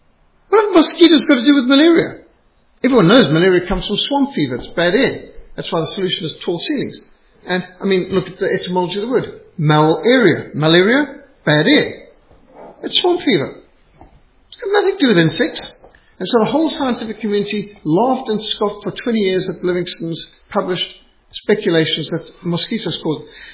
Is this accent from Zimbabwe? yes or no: yes; Zimbabwe; when I was growing up in Rhodesia